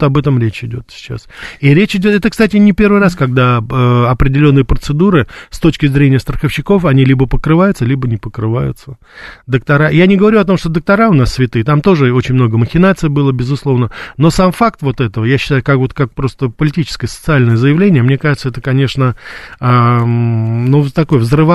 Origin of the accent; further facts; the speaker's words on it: Russia; я родился и вырос в России, и я имею очень отдаленное представление, что сейчас там вот действительно происходит.